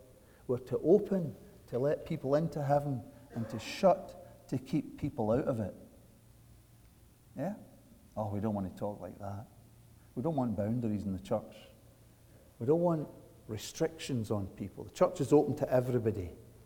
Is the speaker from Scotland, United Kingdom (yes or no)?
yes; Scotland, United Kingdom; now in Canada; when I came from Scotland to Canada, at the gate at Toronto Airport, there was a guy with a gun. Wow. We don't have guns in Scotland.